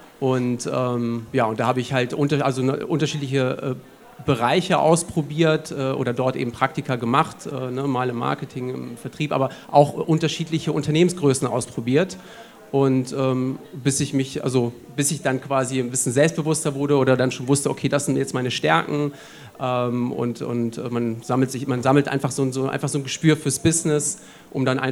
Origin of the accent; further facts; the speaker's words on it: Hanover, Lower Saxony, Germany; das gibt's in Hannover, also meine Heimatstadt, nicht.